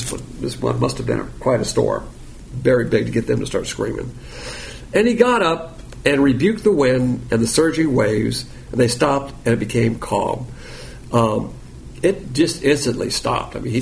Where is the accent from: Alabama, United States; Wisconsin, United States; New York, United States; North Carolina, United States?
Alabama, United States; But I'm from Alabama. We eat pig. Barbecue is pig.